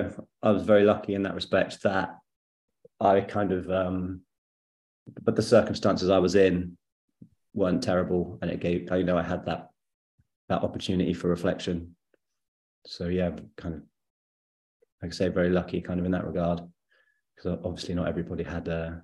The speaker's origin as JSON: {"language": "English", "town": "Bath", "region": "South West England", "country": "United Kingdom", "tie": "born or raised there", "said": "because I grew up in Bath, which is just next door to Bristol."}